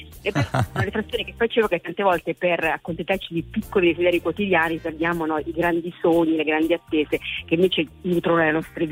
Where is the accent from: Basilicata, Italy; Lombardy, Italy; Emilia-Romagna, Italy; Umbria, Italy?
Umbria, Italy; Perugia; Io torno nella mia terra, che è Perugia, che è proprio quindi l'Umbria